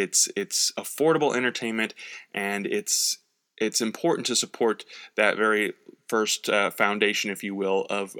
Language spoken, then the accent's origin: English; St. Louis, Missouri, United States; Because growing up in St. Louis, Larry Matisik was the voice of St. Louis wrestling.